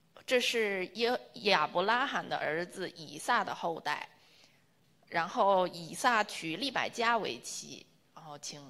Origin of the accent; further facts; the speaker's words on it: Beijing, China; 我是个北京人，但是我就是没怎么去过故宫，总是去后面的景山。